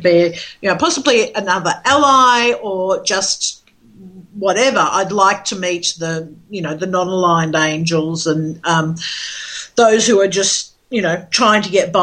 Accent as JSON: {"language": "English", "country": "Australia", "said": "And I think as particularly as an Australian, the minute I heard Meriel, I heard Muriel."}